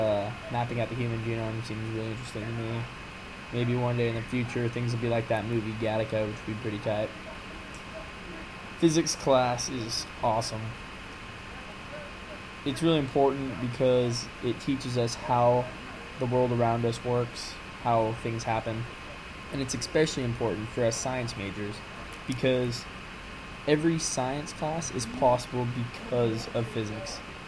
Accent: San Jose, California, United States; now in San Diego, United States; I'm from San Jose, California. There is nothing to do in San Jose, so I'm very glad to be in San Diego now.

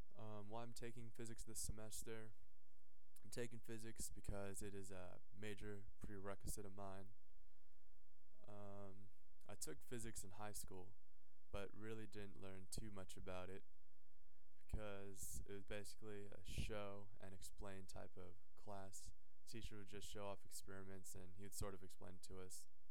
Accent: Foster City, California, United States; I am from Foster City, California, which is about 20 miles south of San Francisco in the Bay Area.

